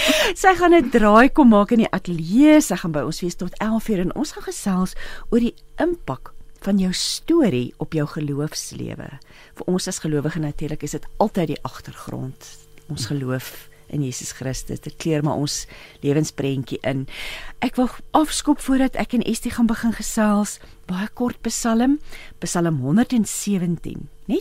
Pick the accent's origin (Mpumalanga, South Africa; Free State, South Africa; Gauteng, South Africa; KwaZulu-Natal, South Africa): Free State, South Africa; Ek het ook in die Vrystaat maar vroeg in my lewe groot geword.